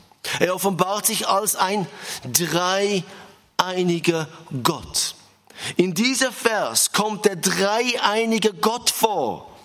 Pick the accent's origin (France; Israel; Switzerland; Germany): Israel; Ich bin in Israel aufgewachsen, Geschwister. Es ist nicht immer so einfach in Israel.